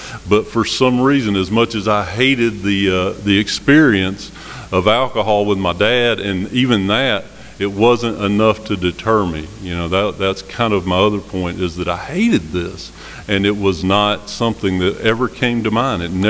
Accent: Smyrna, United States; I grew up right here in Smyrna

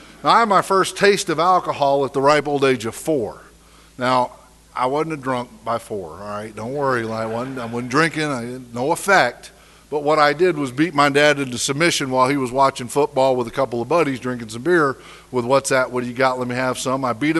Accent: Michigan, United States; also born or lived in Chicago, United States; We was living on a farm in Michigan. I was born outside of Chicago. We were living on a farm in Michigan.

